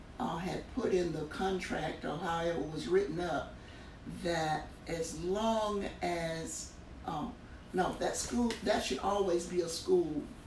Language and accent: English; Clarkston, United States; But growing up in Clarkston, of course, we grew up, the elementary school we went to was just called Clarkston Elementary for the Colored.